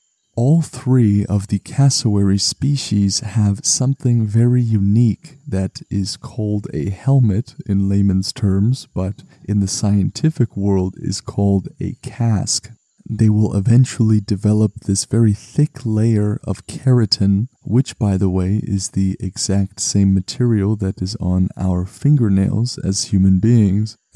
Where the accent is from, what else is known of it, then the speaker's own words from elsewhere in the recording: Canada; me, as a Canadian, I have to travel all this way just to get a peek.